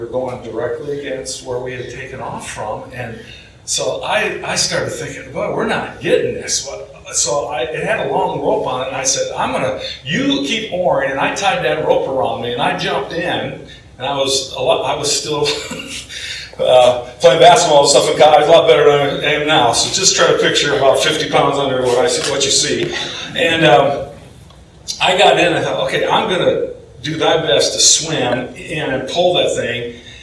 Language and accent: English; Le Mars, Iowa, United States; and I was in my hometown of Lamar's, Iowa.